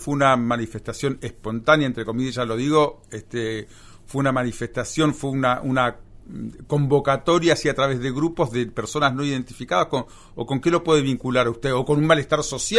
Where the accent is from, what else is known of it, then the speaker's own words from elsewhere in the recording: San Carlos de Bariloche, Río Negro, Argentina; aquellos que somos de Bariloche, que nos cuesta poco ubicarnos.